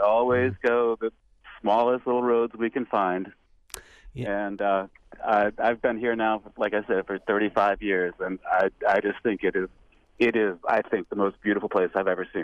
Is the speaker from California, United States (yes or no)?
no; Washington, District of Columbia, United States; So I'm from Washington, D.C.